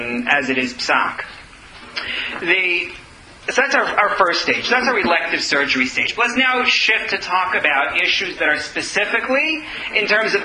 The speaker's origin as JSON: {"language": "English", "region": "New York", "country": "United States", "tie": "born or raised there", "lives_now": "Toronto, Canada", "said": "or at least, I grew up in New York, maybe here at the CN Tower question, right?"}